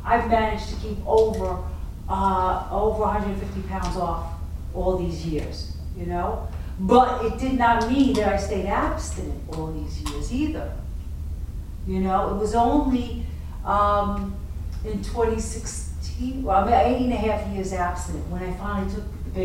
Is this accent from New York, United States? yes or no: yes; Bronx, New York, United States; from the Bronx.